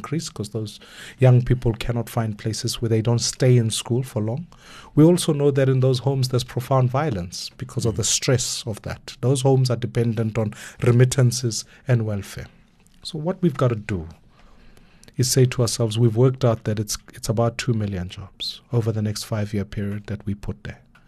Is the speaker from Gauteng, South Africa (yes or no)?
yes; Dobsonville, Gauteng, South Africa; I grew up in Dobsonville. We had a train from Naledi Station to Joburg.